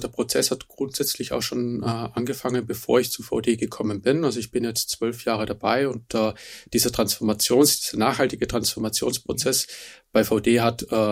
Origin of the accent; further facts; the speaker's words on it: Austria; Also ich bin Österreicher